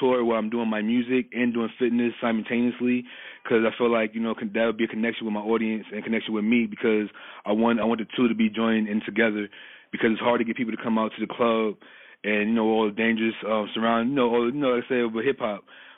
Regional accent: Brooklyn, New York, United States; Brooklyn, New York. I was the Water State till I was at least 17 years old, in and out, honestly.

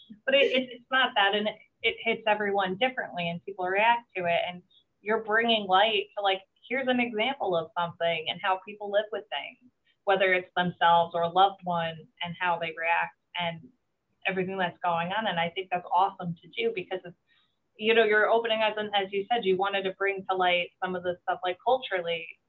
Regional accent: New York, United States; I'm from Long Island, New York, white girl

